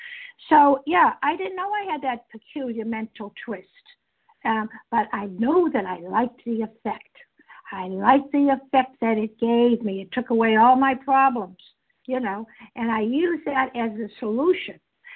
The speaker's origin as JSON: {"language": "English", "region": "Massachusetts", "country": "United States", "said": "from Massachusetts, a recovered compulsive overeater."}